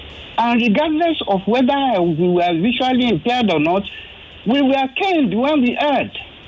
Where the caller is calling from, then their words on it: Badagry, Lagos, Nigeria; I'm calling you from Badagry.